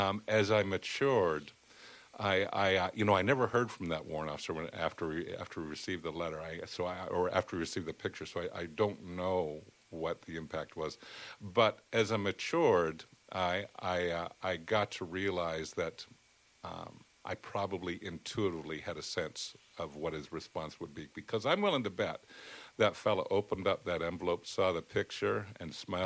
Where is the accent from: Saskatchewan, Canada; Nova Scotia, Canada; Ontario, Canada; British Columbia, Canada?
Ontario, Canada; Hamilton; also born or lived in Wakefield, Quebec; I was born in Quebec. I was born in Wakefield, right across the border from Ottawa. And only lived there for a couple years. And then when I was around two, my father brought my mother and my older brother and I to Hamilton, Ontario.